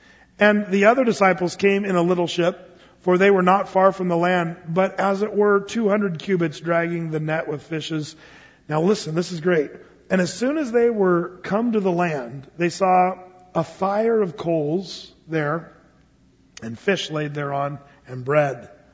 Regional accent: Oregon, United States; now in Portland, United States; Portland's a little different for me. You gotta forgive me because I come from Southern Oregon.

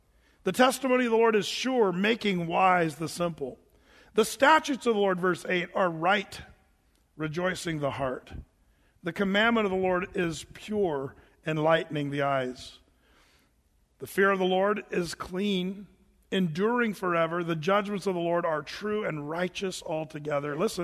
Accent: Oregon, United States; You know, that's what I grew up here in Southern Oregon. They used to say that.

